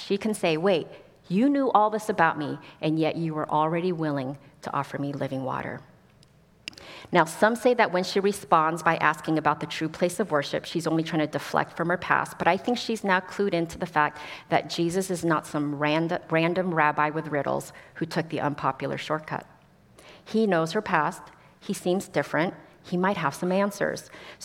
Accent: Los Angeles, California, United States; also born or lived in Seoul, South Korea; I was born in Seoul, South Korea, and my parents decided to immigrate to Los Angeles before my first birthday.

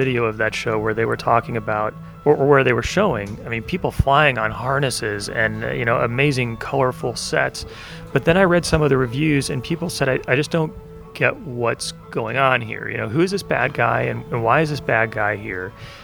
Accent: Ohio, United States; I grew up in Ohio near Cedar Point

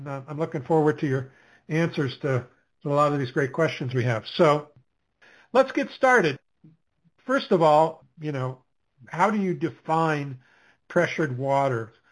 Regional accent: Anchorage, Alaska, United States; I remember when I was a kid, I grew up in Anchorage, Alaska.

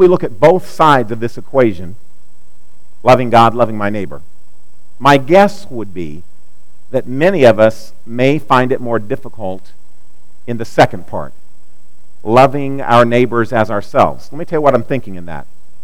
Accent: Missouri, United States; As a boy growing up in Missouri, my best friend, Chris, lived down the street.

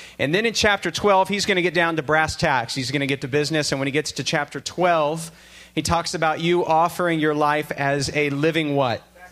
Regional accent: Texas, United States; I am wondering as a Texan, why, God, have you taken me to this God-forsaken place?

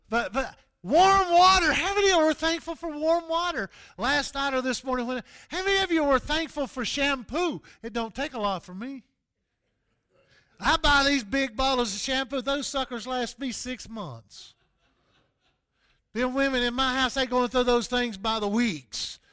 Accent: Southeast, United States; I grew up in the Southeast, you can kind of tell.

